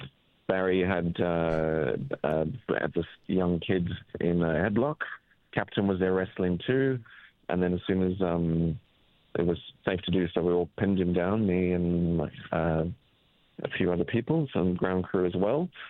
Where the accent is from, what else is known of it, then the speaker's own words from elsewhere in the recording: South Africa; I'm South African.